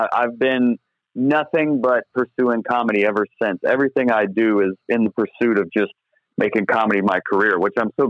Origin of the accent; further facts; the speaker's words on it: Somerville, Georgia, United States; born there; Yeah, so I was born in Georgia. And Somerville, Georgia, if we're going to be specific, or Someville, if you're from there.